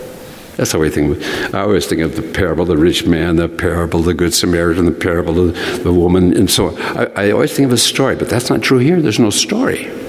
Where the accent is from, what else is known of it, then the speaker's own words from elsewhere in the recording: Minnesota, United States; Now, some of us grew up in northern climes. I grew up in Minnesota. The nights were interminable.